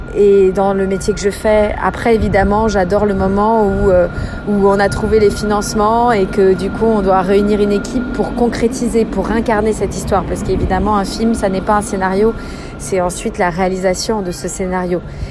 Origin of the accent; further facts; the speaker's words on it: France; also born or lived in Portugal; je suis française et portugaise